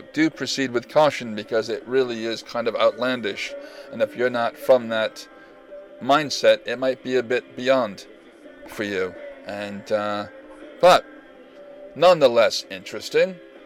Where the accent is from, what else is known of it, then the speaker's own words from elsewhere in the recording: Michigan, United States; Because I'm from Michigan. I was born here, but I lived in a lot of places